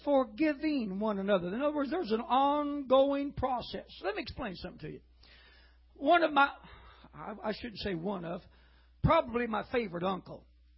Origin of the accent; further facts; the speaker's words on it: Oregon, United States; born there; I was born in Oregon.